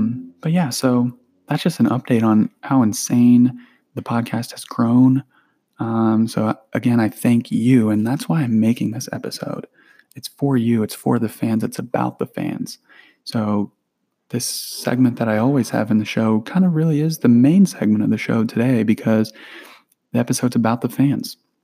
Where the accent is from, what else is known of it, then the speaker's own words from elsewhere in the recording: Ohio, United States; Now, you'd think that that'd be a lot higher considering I'm from Ohio and record in Ohio.